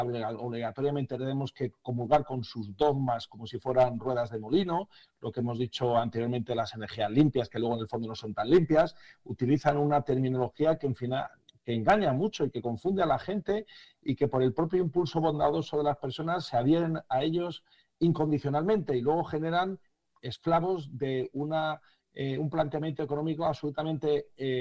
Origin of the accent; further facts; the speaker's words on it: Spain; en concreto en mi país, en España